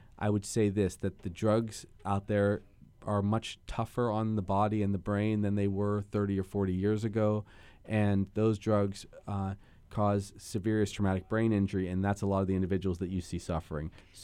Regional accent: Hawaii, United States; of course I'm from Big Island with you

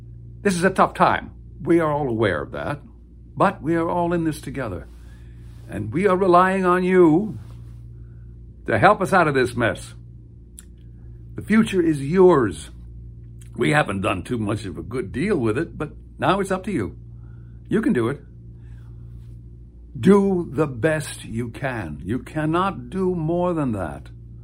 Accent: El Paso, Texas, United States; I had a very good fortune of growing up in El Paso when the border was much more open than it is now.

